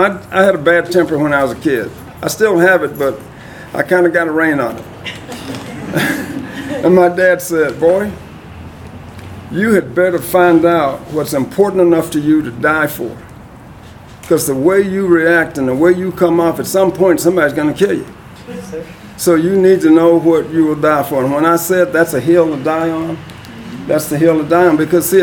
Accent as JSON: {"language": "English", "region": "the South", "country": "United States", "tie": "born or raised there", "said": "I grew up in the Jim Crow South before civil rights."}